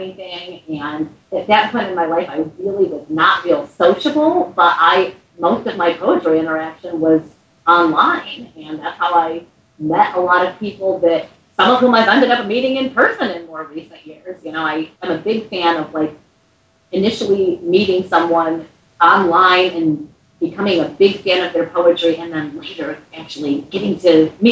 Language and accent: English; Ohio, United States; born there; I was born in Ohio, but it's not like my dream state or anything.